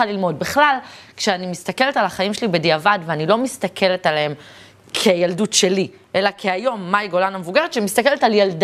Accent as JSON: {"language": "Hebrew", "town": "Tel Aviv", "region": "Tel Aviv District", "country": "Israel", "tie": "born or raised there", "said": "היום היא נקראת שכונת נווה שאנן, בתקופתי תחנה המרכזית ישנה, שם נולדתי, גדלתי והתחנכתי"}